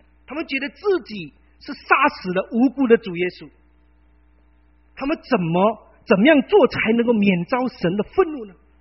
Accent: China; 也许我们中国人读了这句话不会扎心

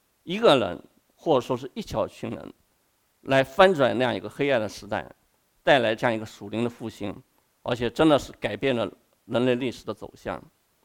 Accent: China; now in United States; 包括大部分弟兄姊妹，我们跟我一样都来自于中国大陆的

